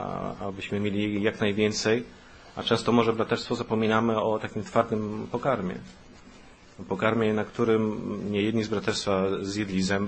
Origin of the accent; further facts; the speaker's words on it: Białystok, Podlaskie Voivodeship, Poland; urodziłem się w Białymstoku, tam dorastałem.